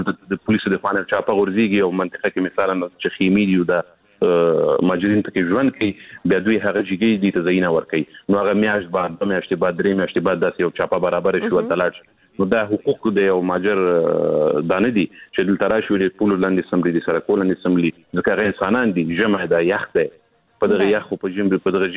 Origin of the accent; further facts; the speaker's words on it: Afghanistan; زه افغان یم